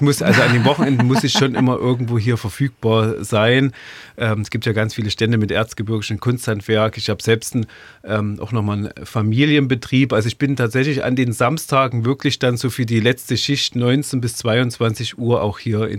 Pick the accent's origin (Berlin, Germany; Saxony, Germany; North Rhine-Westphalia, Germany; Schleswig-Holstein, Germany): Saxony, Germany; Seifen; Ich stamme ja selber aus der Gemeinde Seifen.